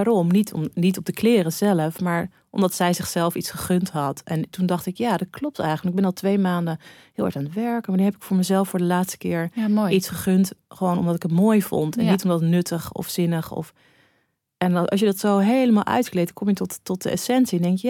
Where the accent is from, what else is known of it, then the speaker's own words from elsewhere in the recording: North Holland, Netherlands; ik ben opgegroeid in het Gooi.